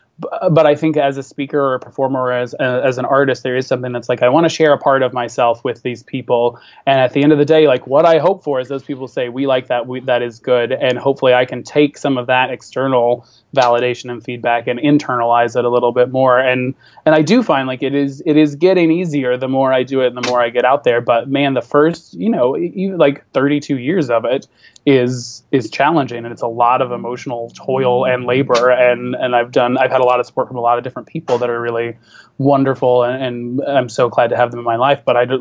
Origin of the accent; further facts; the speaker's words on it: the South, United States; I'm gay and I grew up in the South